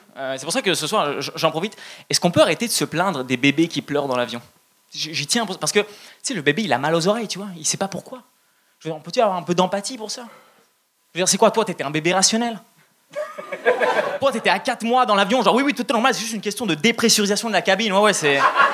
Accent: Italy; Mais je suis aussi italien. Ouais, c'est vrai. J'ai pas l'air en ce moment, mais c'est vrai. Je suis italien, en fait. Je précise, je suis italien pour vrai

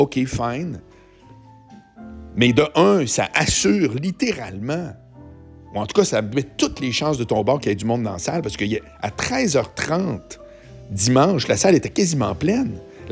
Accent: Charlesbourg, Quebec, Canada; Ça rappelle quand j'étais petit à Charlebourg, où y a, de la neige, il y en avait en tabarouette.

